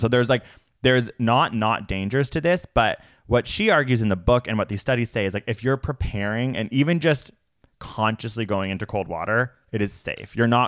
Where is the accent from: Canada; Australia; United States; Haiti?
Canada; We are from Canada. We're so freaking lucky.